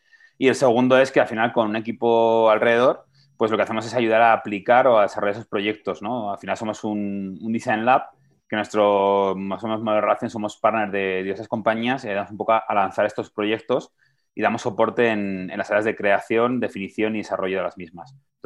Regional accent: Aragon, Spain; Yo soy un maño

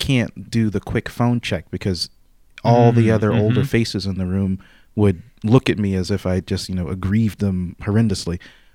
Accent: New York, United States; so you hear it a lot on TV growing up in New York.

